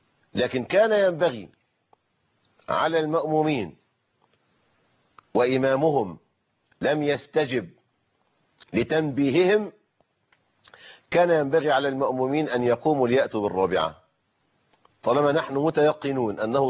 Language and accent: Arabic; Egypt; عندنا في مصر